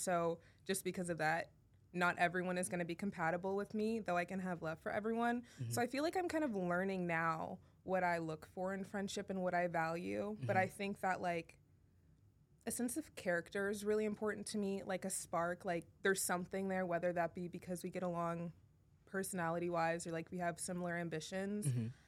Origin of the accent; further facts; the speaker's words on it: Los Angeles, California, United States; I feel like, so for me, it's different because I grew up in Los Angeles and I went to predominantly white all-girls schools for 7 years.